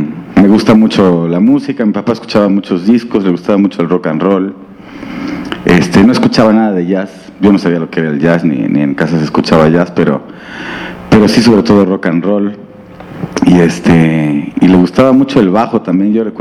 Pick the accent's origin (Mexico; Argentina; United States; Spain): Mexico; Mexico City; born there; Nací en la colonia en Popotla, ahí por el metro Tacuba, en Cuitláhuac.